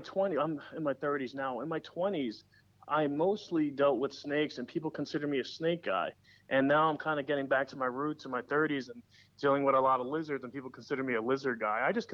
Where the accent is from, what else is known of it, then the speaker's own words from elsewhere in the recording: New York City, New York, United States; I grew up in New York City. And we didn't really go camping or anything like that.